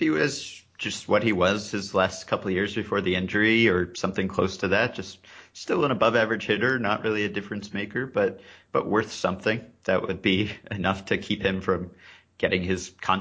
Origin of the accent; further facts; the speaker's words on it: New York, United States; that's probably the best player I've ever seen on a regular basis in person as a New Yorker.